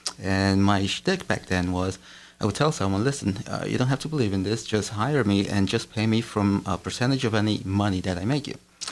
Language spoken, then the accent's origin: English; Bronx, New York, United States; I grew up in the Bronx, but I worked in Queens.